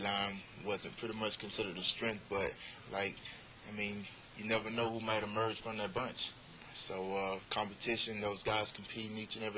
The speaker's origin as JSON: {"language": "English", "region": "Florida", "country": "United States", "said": "Cause I'm from North Florida, he's from down south, so it's not like we see each other all the time."}